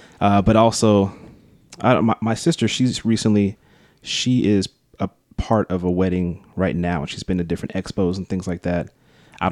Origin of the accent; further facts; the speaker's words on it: Tacoma, Washington, United States; I'm from Tacoma. Been here since I was 8 years old.